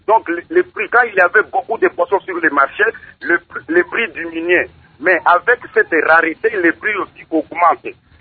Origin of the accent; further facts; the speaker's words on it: Kisangani, Tshopo, DR Congo; born there; now in Dungu, DR Congo; sur place ici à Dungu, à plus de 800 kilomètres de Xangani où je suis né